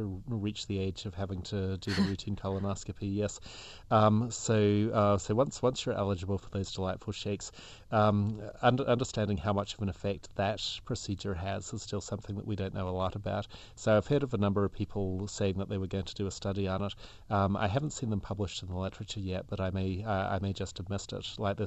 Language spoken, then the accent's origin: English; New Zealand; That's an interesting question, and I'm from New Zealand originally, so very sensitive to issues about invasive species biology